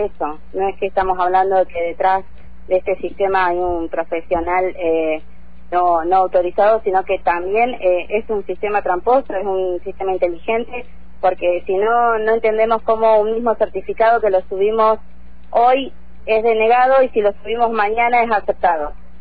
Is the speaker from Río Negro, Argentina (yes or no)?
yes; Choele Choel, Río Negro, Argentina; Sí, soy de Chorechuel, de la seccional Valle Medio, nacida, criada.